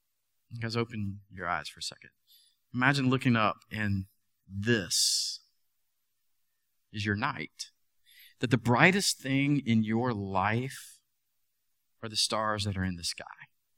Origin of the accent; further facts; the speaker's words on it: Atlanta, Georgia, United States; And again, I grew up in Metro Atlanta, much like Metro Charlotte, plenty of light pollution.